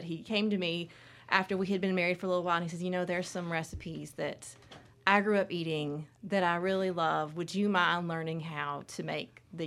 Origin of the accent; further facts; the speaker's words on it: Mississippi, United States; They moved to Mississippi the year before I was born. So I am born and raised in Mississippi.